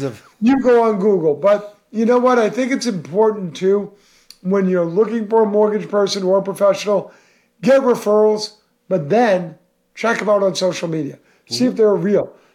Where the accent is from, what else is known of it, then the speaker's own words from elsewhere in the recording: Massachusetts, United States; Back hauls to Mass, my hometown, I had a client call me and say, give me a plumber.